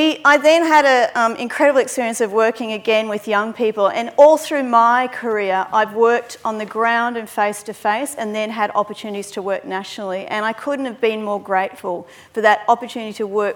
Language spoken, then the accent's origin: English; Brisbane, Queensland, Australia; I come from Brisbane.